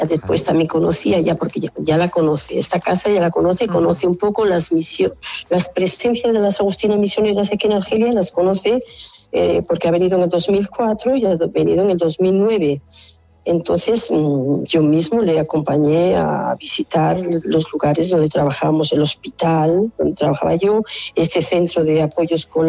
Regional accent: Barrientos, Castile and León, Spain; moved away as an adult; now in Algeria; Estoy y vivo aquí desde hace 53 años. Soy de León, de un pueblecito de León, Barrientos. Y estoy aquí compartiendo la vida con los hermanos musulmanes.

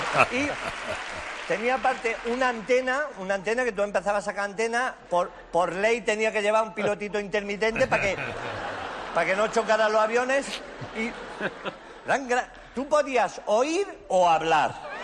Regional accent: Jaén, Andalusia, Spain; Yo soy de Jaén y no gusta utilizar los diminutivos.

